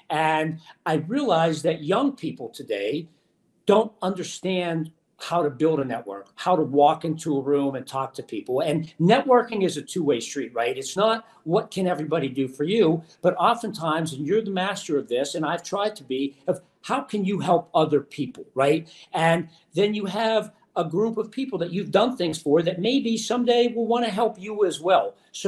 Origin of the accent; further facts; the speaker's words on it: Pittsburgh, Pennsylvania, United States; now in Philadelphia, United States; So like I said, I grew up in Squirrel Hill with my grandparents, and how I ended up in Philadelphia on this side of the state